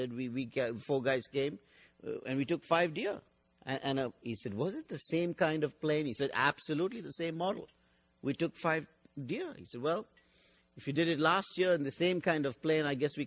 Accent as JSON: {"language": "English", "town": "Bangalore", "region": "Karnataka", "country": "India", "moved": "yes", "lives_now": "Bangor, United States", "said": "Now, we lived in the state of Maine. We are from Bangalore in South India. And 3.5 years ago from Bangalore, we came to Bangor in Maine."}